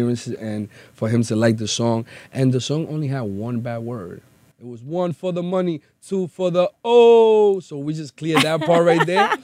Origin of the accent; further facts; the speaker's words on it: New York, United States; And like I said, I come from New York.